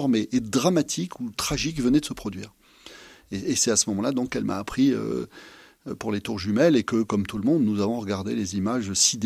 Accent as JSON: {"language": "French", "region": "Massif Central", "country": "France", "lives_now": "Paris, France", "said": "moi je suis originaire du Massif Central, alors bon, j'aime beaucoup la capitale, hein, mais c'est quand même pas mon milieu naturel."}